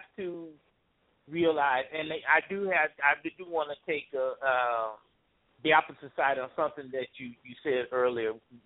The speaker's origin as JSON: {"language": "English", "town": "Robbins", "region": "Illinois", "country": "United States", "tie": "born or raised there", "said": "she's from my hometown, the town I grew up in, Robbins, Illinois."}